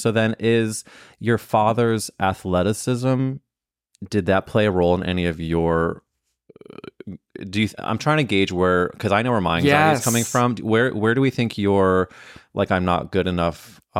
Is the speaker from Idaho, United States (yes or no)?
no; St. Louis, Missouri, United States; now in New York, United States; I'm coming from St. Louis, Missouri. I had barely been to New York.